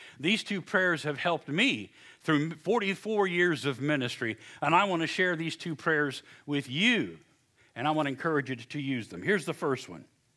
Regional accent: West Virginia, United States; all my life growing up in West Virginia, people would kill me a hilljack, a hillbilly, stump jumper.

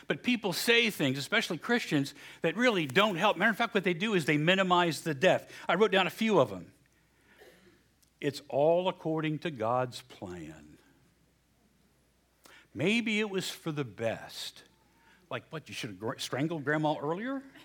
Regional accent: West Virginia, United States; I'm from West Virginia, so I did this now, okay?

